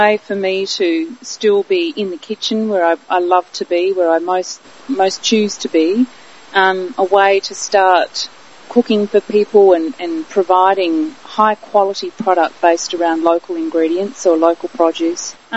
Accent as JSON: {"language": "English", "region": "South Australia", "country": "Australia", "tie": "born or raised there", "said": "growing up in the Barossa Valley in South Australia, where it was settled by German Lutheran migrants"}